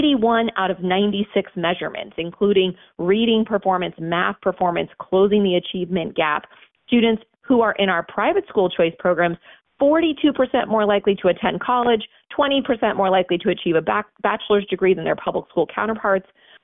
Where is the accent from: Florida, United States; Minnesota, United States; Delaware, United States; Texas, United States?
Florida, United States; And that has actually been proven out in my home state of Florida over the last 25 years, where we've had school choice.